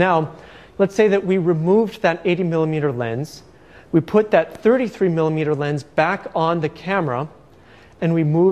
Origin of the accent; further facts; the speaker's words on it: El Paso, Texas, United States; I took this summer in my hometown of El Paso, Texas.